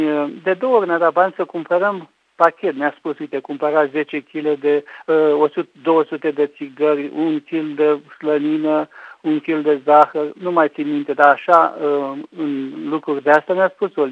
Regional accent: Balș, Olt County, Romania; born there; M-am născut în Balș, un oraș mic din Oltenia, de lângă Craiova, în 1950, într-o familie de oameni foși bogați

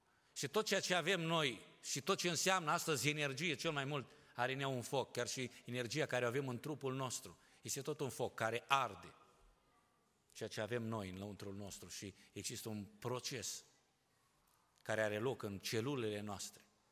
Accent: Romania; Noi ne bucurăm ca români, suntem un popor ospitalier și mă bucur, umblu atât în lumea aceasta și oriunde întâlnim frați români penticostali și parcă avem ceva aparte.

